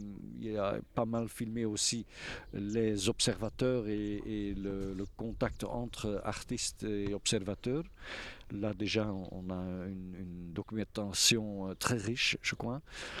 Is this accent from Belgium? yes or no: yes; Flanders, Belgium; first language Dutch (Flemish); French is a second language; normalement, je fais mes notes en flamand, ma langue maternelle, alors que la demande ici, c'était ou de le faire en français ou de l'anglais.